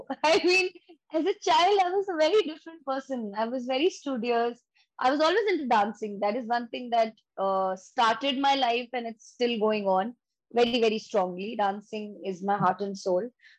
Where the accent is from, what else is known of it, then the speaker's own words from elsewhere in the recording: Delhi, India; And then when I come back to Delhi, that's my hometown, that's where I've spent maximum of my life so far. It just feels like home.